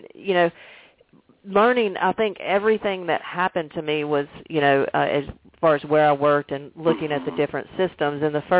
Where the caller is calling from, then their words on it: Charlotte, North Carolina, United States; Charlotte, North Carolina.